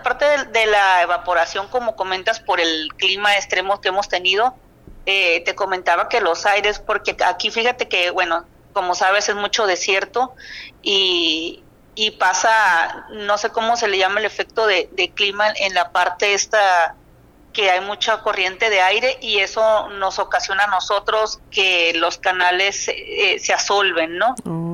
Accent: Culiacán, Sinaloa, Mexico; por allá en mi tierra de Culiacán, ¿no? Y de todo Sinaloa

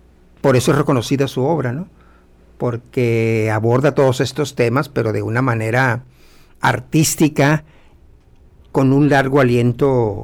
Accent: Colombia; Yo soy colombiano.

